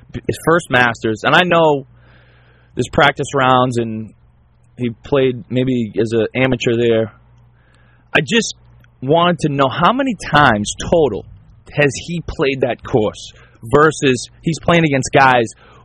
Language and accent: English; Ireland; And I could say that because I'm Irish.